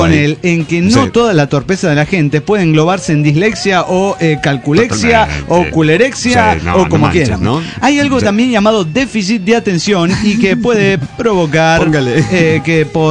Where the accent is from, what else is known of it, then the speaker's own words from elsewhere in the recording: La Paz, Bolivia; el Cero de La Paz, Bolivia